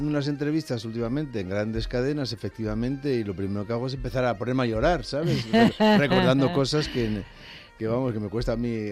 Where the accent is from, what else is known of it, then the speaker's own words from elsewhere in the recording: Asturias, Spain; no para decir que somos asturianos y los demás son distintos o peores